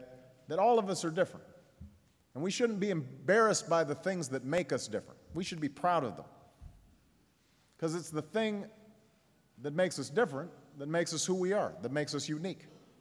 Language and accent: English; Chicago, Illinois, United States; There are neighborhoods in my hometown of Chicago, and there are neighborhoods right here in Philadelphia where, you know, kids are doing each other serious harm.